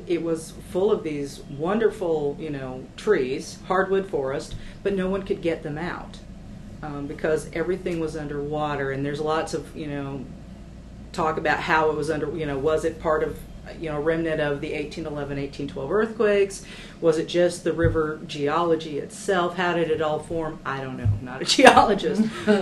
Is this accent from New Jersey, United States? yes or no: no; Missouri, United States; And I'm from the Missouri Ozarks, and chocolate gravy's not something we have there.